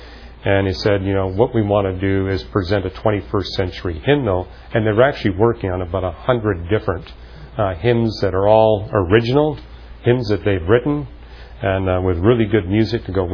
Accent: Scotland, United Kingdom; as a Scotsman, I appreciated the bagpipe music that was being played there.

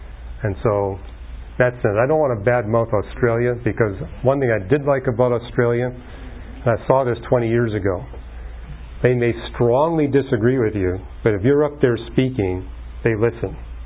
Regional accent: Canada; and I'm from Canada, that's another place that's highly underpopulated

